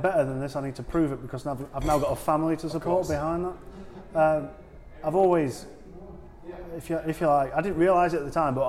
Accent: Sheffield, Yorkshire and the Humber, United Kingdom; Woodseats, which is my area which I grew up in Sheffield

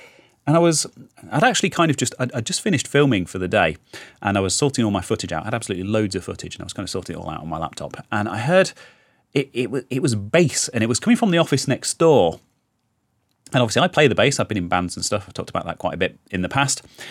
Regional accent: United Kingdom; because we're British, innit?

